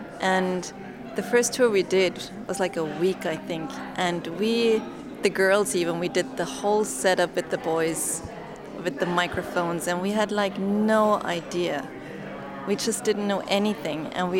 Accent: Munich, Bavaria, Germany; from Munich.

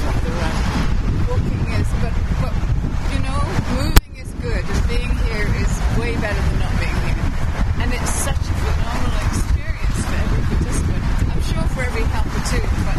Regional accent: England, United Kingdom; One, I'm English, so I like rain.

